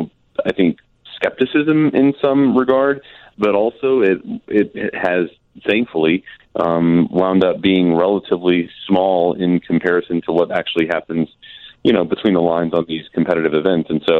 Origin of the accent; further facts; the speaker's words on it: Nashville, Tennessee, United States; I grew up in Nashville, a Preds fan